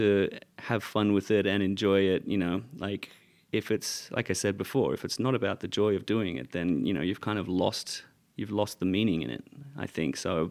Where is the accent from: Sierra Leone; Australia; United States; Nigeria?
Australia; And we're Australian as well. You know, we're larrikins.